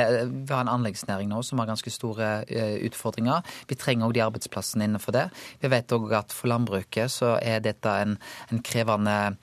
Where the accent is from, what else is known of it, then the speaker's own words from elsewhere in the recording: Bømlo, Vestland, Norway; Sånn er det ikke hjemme på Bømlo.